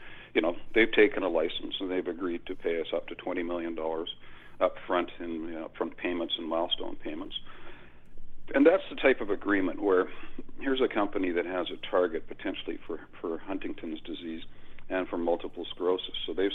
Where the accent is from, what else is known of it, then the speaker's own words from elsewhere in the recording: Canada; because I'm Canadian.